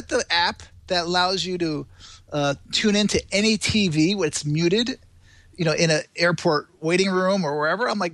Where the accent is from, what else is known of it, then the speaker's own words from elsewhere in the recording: Connecticut, United States; So now I'm in Connecticut, my home state.